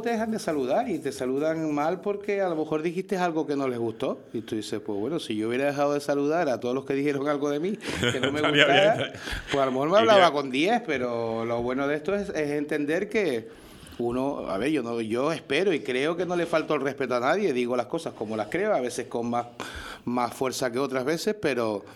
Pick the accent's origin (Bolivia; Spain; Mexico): Spain; Canary Islands; Yo no soy, primero, no soy separatista y entiendo que soy español también de Canarios.